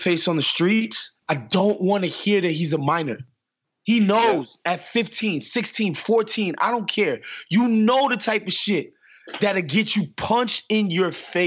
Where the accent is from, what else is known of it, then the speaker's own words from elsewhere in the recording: New York City, New York, United States; Like, I'm from New York City.